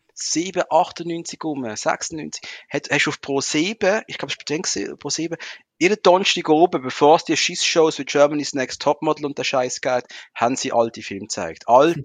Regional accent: Muttenz, Basel-Landschaft, Switzerland; Wir haben noch Videotheken gehabt. Also im Ort, wo ich aufgewachsen bin, Muttens

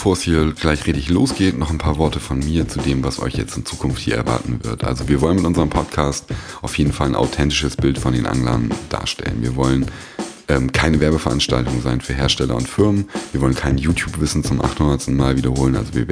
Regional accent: Bremen, Germany; Ich bin auch Bremer Umländer

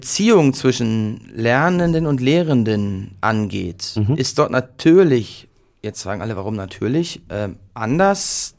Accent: Mecklenburg-Vorpommern, Germany; Ich bin aufgewachsen und geboren in Mecklenburg-Vorpommern, habe hier in Weimar Bauingenieurwesen studiert, in der Studienrichtung Bauinformatik

